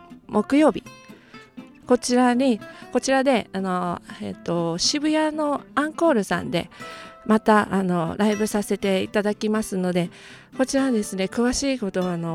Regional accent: Kyushu, Japan; now in Tokyo, Japan; あと私九州出身なんですけど

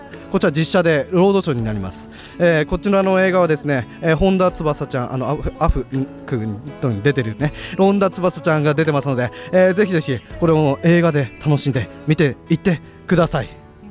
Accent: Akita, Japan; 僕 の地元がね、地元秋田なんですけども、

